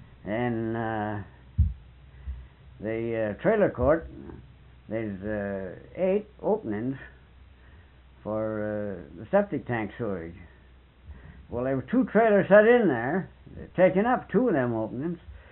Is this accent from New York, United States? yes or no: yes; Munsville, New York, United States